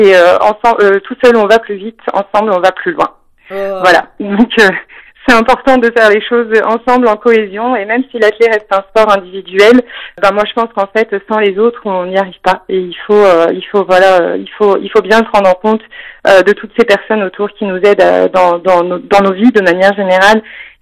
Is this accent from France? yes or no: yes; Voiron, Auvergne-Rhône-Alpes, France; born there; Moi, j'habite Voiron. Donc moi, j'ai un appartement sur la commune de Voiron et puis mes parents, je suis née à Voiron, mes parents ont toujours vécu sur le Pays Voironnais, que ce soit à Coubleville, à Buis.